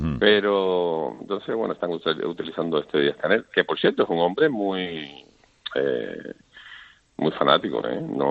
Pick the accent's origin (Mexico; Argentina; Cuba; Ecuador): Cuba; also born or lived in United States; now in Spain; Desde que yo salí de Cuba en el 80, fui a Estados Unidos. Después, en los años 90, vine para acá, para España.